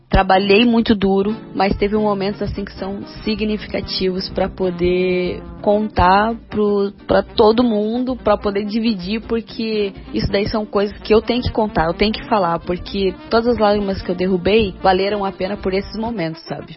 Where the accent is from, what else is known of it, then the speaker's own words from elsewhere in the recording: Curitiba, Paraná, Brazil; moved away; pra mim é uma realização, porque eu saí de Curitiba, sabe?